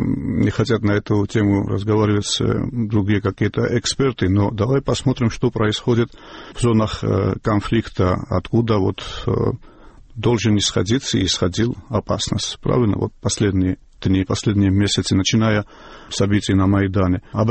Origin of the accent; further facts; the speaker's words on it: Georgia; я как грузин скажу вам